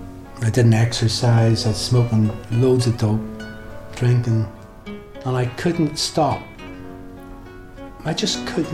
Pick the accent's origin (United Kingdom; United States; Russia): United Kingdom; Belfast, Northern Ireland; This night we're playing in Belfast, my hometown.